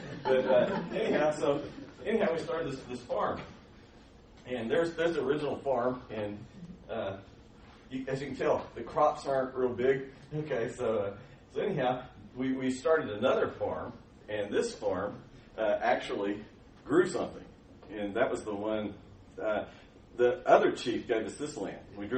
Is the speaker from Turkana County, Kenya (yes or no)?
yes; Turkana County, Kenya; They show that I'm from the Turkana tribe.